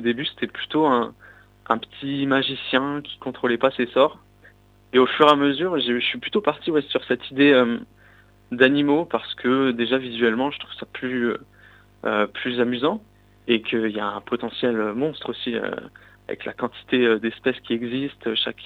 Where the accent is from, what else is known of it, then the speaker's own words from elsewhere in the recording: Sarreguemines, Grand Est, France; Mon parcours, déjà j'ai grandi à Sarreguemines.